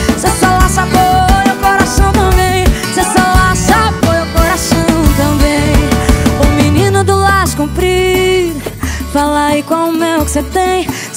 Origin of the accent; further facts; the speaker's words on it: Mato Grosso do Sul, Brazil; Essa música vai pra todos os laçadores do Mato Grosso do Sul, minha terra.